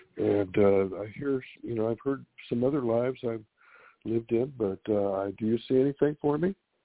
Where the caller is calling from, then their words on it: California, United States; from California.